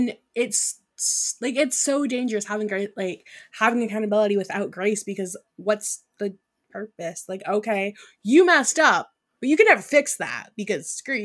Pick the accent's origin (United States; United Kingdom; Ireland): Ireland; like I'm Irish, okay, and I know that's a cop-out